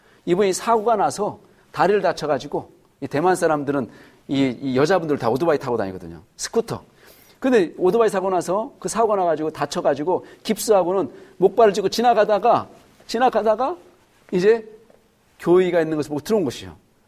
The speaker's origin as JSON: {"language": "Korean", "town": "Jeongeup", "region": "North Jeolla", "country": "South Korea", "tie": "born or raised there", "moved": "as an adult", "lives_now": "Taiwan", "said": "제 고향 동네, 제가 어렸을 때 태어나서 줄곧 자라서 제가 결혼하였어도 저희 부모님들이 살았던 고향이 정읍시 영원면 신영리입니다."}